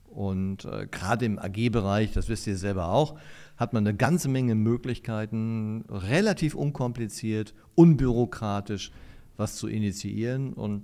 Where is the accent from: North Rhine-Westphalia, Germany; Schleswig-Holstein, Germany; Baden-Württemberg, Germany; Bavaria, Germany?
North Rhine-Westphalia, Germany; Ahaus; Wie gesagt, ich komme aus Ahaus, bin verheiratet, ich habe zwei Kinder und einen Hund.